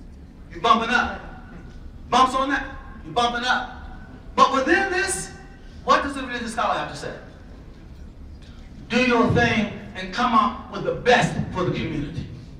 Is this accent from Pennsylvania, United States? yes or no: yes; Philadelphia, Pennsylvania, United States; Wait a minute, I'm from Philly. Where are you?